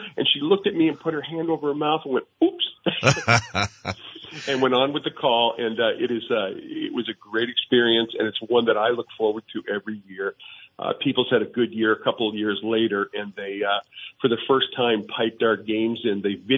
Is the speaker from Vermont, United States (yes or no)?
yes; Montpelier, Vermont, United States; Anyway, I come from Montpelier, Vermont, population 5,000.